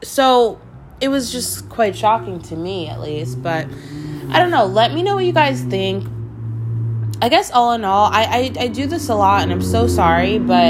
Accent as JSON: {"language": "English", "region": "Northeast", "country": "United States", "said": "Maybe I'm more understanding because I'm from the Northeast."}